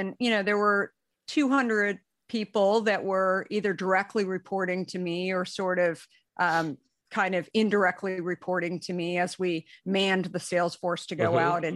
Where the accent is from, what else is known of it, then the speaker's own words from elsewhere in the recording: Arizona, United States; I grew up in Arizona, never even saw that in Arizona.